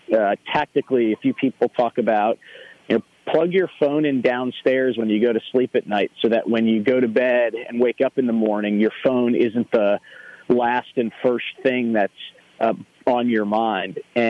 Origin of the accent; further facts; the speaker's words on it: San Diego, California, United States; I grew up going to the Boys and Girls Club in San Diego, my hometown, during school breaks.